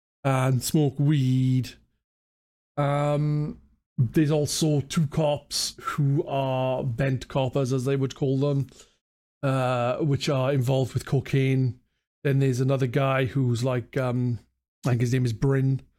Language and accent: English; Wales, United Kingdom; But I'm from South Wales, not North. North is a lot more Welsh, I would say, than fucking South Wales.